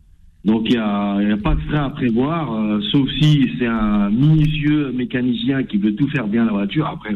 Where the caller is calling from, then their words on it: Argenteuil, Île-de-France, France; Moi, je suis d'Argenteuil